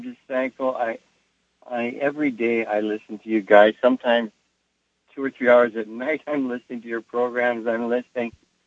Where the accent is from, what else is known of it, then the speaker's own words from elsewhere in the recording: Canada; I don't. No, well, but I'm from Canada.